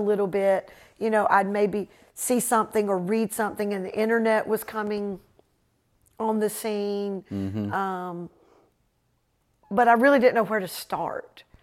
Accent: Charleston, South Carolina, United States; born there; I knew I was born in South Carolina. My birth certificate said Charleston.

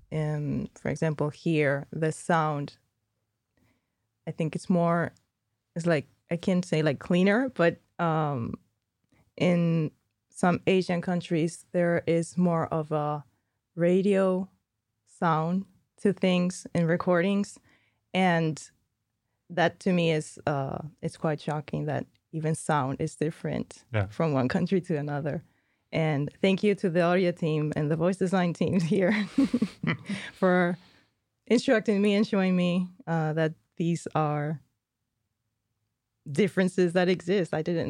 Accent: Spain; In Spain, for instance, I'm from Spain

